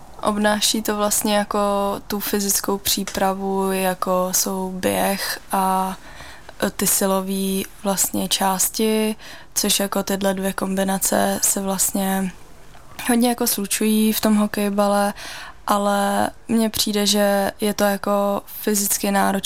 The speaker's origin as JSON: {"language": "Czech", "town": "Ústí nad Orlicí", "region": "Pardubice Region", "country": "Czechia", "said": "já jsem vlastně z Ústí nad Orlicí, což je u České Třebové, ale nemám to daleko ani do Svitav, ani do České Třebové"}